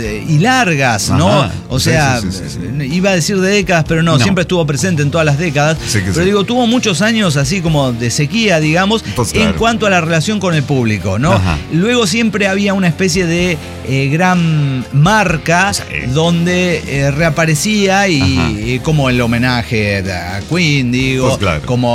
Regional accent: Michoacán, Mexico; yo me crié en Michoacán, pero hay cosas que me ponen peda.

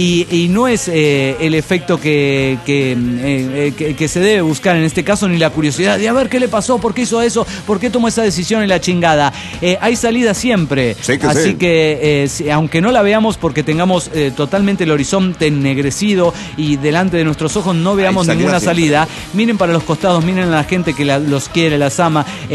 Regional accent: Puebla, Mexico; de Puebla, México.

